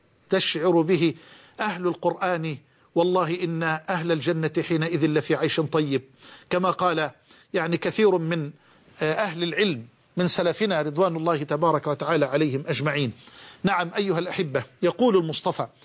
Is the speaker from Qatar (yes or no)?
no; Egypt; عندنا في مصر بيقولوها عجلة برا اللي هي البايسكل